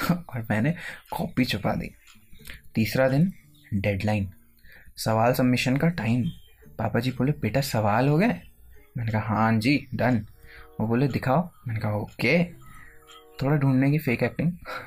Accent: Tehri, Uttarakhand, India; now in Dehradun, India; और मैं टिहरी से हूँ। मैंने अपनी 12th तक की पढ़ाई न्यू टिहरी से ही की है। उसके बाद मैं देहरादून शिफ्ट हो गया था, आखिर आगे की पढ़ाई कंप्यूटर्स की जो करनी थी। अभी भी देहरादून से ही अपनी मास्टर्स कर रहा हूँ।

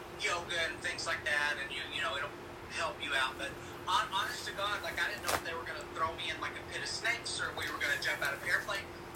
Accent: Kennett, Missouri, United States; where I was living in my hometown of Kennett, Missouri.

